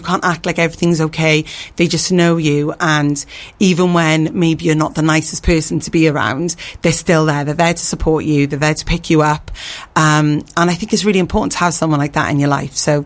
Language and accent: English; Swansea, Wales, United Kingdom; I did move here 14 years ago. I'm originally from Swansea.